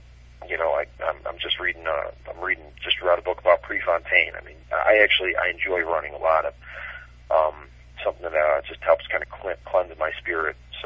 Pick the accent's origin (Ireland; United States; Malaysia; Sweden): Ireland; I'm Irish.